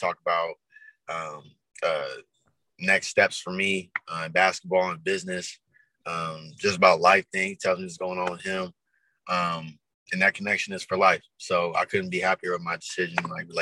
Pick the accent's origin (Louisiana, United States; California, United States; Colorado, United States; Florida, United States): California, United States; Riverside; I grew up in Riverside, California, on the east side. Just me and my mom.